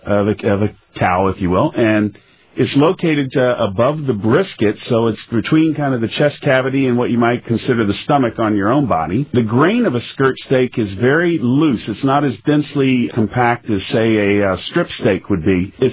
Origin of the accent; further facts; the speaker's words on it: Texas, United States; Indeed, I am.